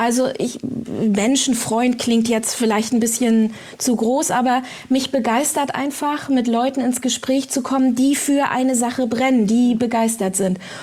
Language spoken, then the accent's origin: German; Rostock, Mecklenburg-Vorpommern, Germany; born there; Ja, ich bin in Rostock geboren, genau.